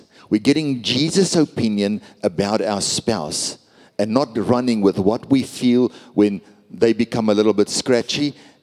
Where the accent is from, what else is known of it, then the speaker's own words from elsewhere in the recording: Pretoria, Gauteng, South Africa; first language Afrikaans; English is a second language; I'm Afrikaans, she's English. I'm from Pretoria, she's from Bloemfontein. You know, Afrikaans, Pretoria, people from Pretoria that speak Afrikaans, we even have our own accent. That's how Afrikaans we are.